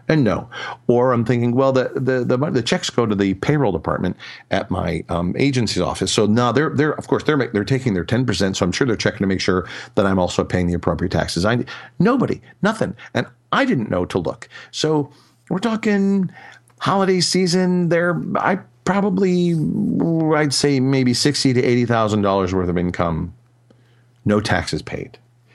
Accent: Michigan, United States; they had no idea I was from Michigan

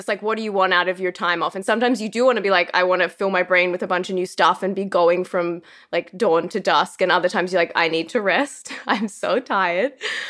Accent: Australia; I hated being an Australian in Los Angeles because it was more common than being from Los Angeles.

